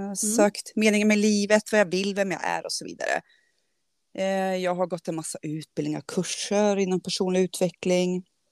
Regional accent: Karlstad, Värmland, Sweden; Jag kommer från Karlstad, jag är 42 år gammal. Jag bor och lever här tillsammans med mina två barn.

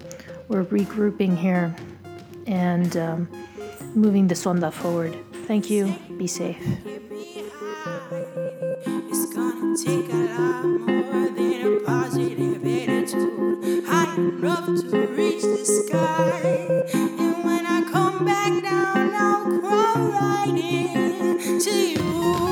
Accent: Texas, United States; And you know I'm Texan when I say all y'all.

